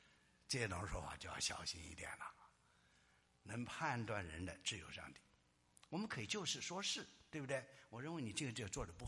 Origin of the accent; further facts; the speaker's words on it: China; 我们从大陆来的弟兄姊妹要特别注意。我们第一代基督徒，包括我在内